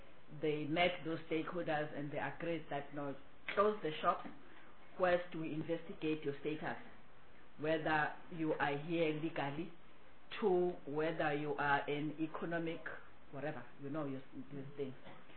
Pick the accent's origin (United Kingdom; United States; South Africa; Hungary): South Africa; Gauteng; As Honorable Rancho indicated that you are from provinces, I'm from Gauteng.